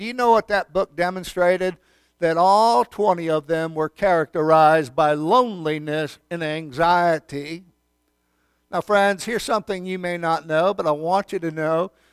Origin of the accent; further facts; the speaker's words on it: New York, United States; I mean, I come from Western New York